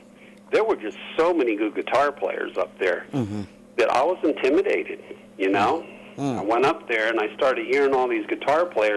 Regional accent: New Jersey, United States; And for me, this kid from New Jersey, you know, all of a sudden I'm surrounded by these, you know, great musicians.

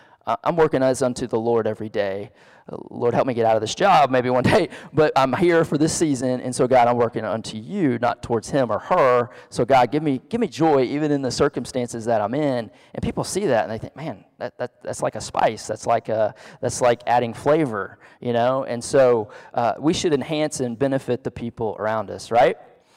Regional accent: Texas, United States; also born or lived in France; I grew up in Southeast Texas, real close to Louisiana, and so I love some Cajun food and spices

